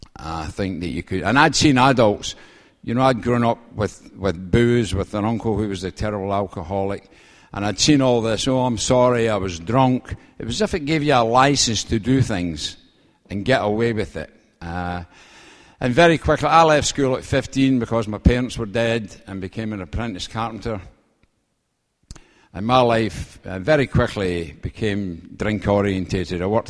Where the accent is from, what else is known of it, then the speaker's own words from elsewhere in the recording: Scotland, United Kingdom; now in London, United Kingdom; I come from Scotland, actually. You probably realize it with my accent. But I live in London